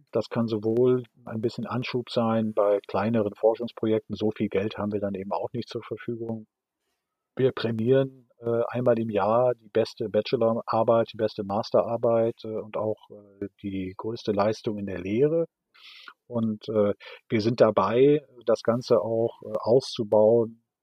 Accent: Lower Saxony, Germany; in meiner Heimatstadt Friseute in Niedersachsen

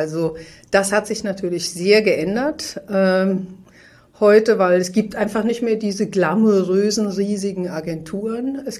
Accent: Frankfurt, Hesse, Germany; Frankfurt ist einfach eine geile Stadt. Und meine Heimat

